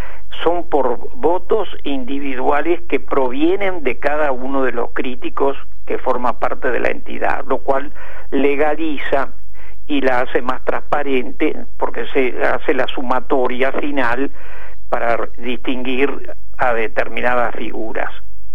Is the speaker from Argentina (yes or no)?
yes; Buenos Aires, Argentina; pero la mayoría somos de acá, de Capital Federal